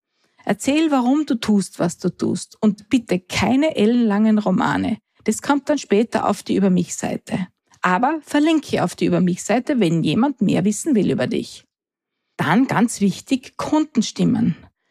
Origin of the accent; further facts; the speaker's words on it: Austria; bei uns in Österreich